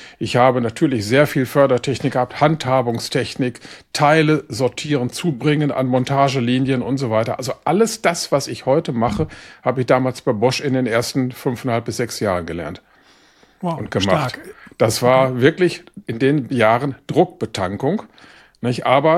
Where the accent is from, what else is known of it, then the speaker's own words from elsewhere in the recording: Gütersloh, North Rhine-Westphalia, Germany; Also habe ich natürlich auch zu Hause gewohnt, von Gütersloh nach Bielefeld. Ich bin also in Gütersloh aufgewachsen, das ist ja nun nicht weit.